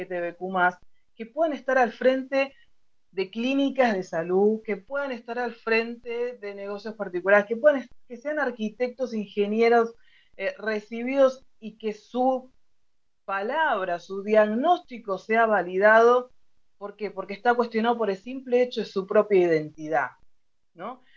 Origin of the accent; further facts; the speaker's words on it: Argentina; de Argentina.